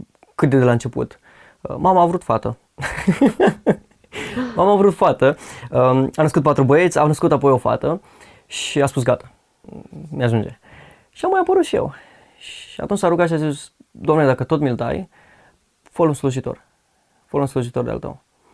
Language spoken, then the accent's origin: Romanian; Oltenia, Romania; Da, mă prezint ca oltean, dar jumate sunt muntean, mama din Prahova.